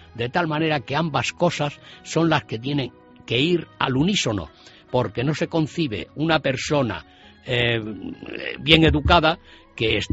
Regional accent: Villanueva de la Sierra, Extremadura, Spain; luego después en mi pueblo natal, que es Villanueva de la Sierra

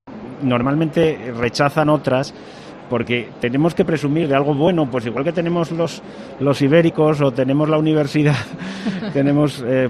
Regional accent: Castile and León, Spain; por algo que es lógico y normal en siendo armuñés y salmantino

